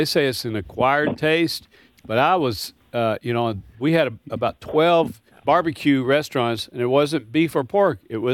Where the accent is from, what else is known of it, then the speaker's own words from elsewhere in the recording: Owensboro, Kentucky, United States; I grew up in Owensboro.